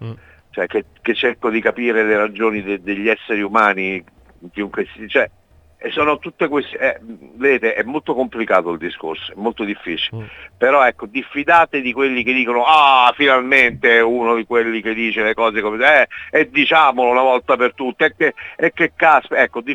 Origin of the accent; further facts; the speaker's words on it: Calabria, Italy; also born or lived in Northern Italy; essendo io poi meridionale, capito? Sì. Io sono calabrese, per cui cioè, ho vissuto un po' di anni al nord negli anni 70